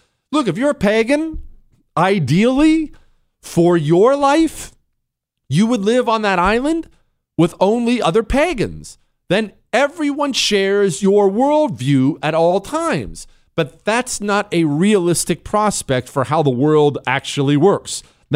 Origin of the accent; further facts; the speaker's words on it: Ohio, United States; because I grew up in Ohio and I'm a big Buckeye fan.